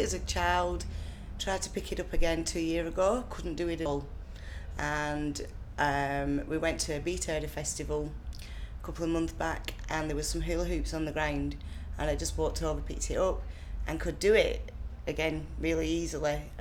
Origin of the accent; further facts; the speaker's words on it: Burnley, North West England, United Kingdom; I'm 40 years old and I come from Burnley, Lancashire.